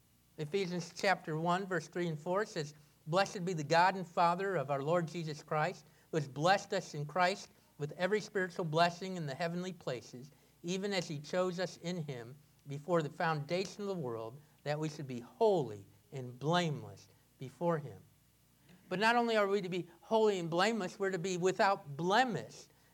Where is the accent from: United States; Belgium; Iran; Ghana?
United States; I said, well, I'm not sure as an American soldier I can become a Spanish legionnaire